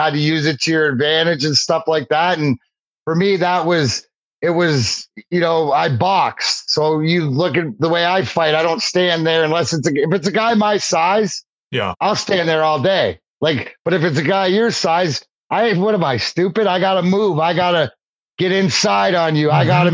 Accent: Leamington, Ontario, Canada; I grew up in Leamington, Ontario, give or take 10 minutes for the border, which 40 minutes to my house, to Joe Louis Arena.

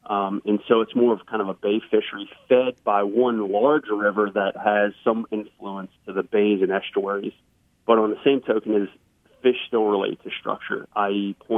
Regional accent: Louisiana, United States; growing up on the South Shore, fishing the Causeway or fishing the Pontchartrain Complex and being able to fish those fish really deep on those pilings

